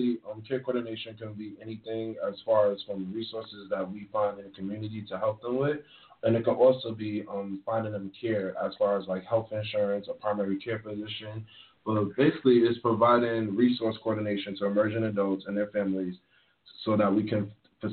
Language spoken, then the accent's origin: English; New York, United States; accent: New York; Okay. I'm from New York.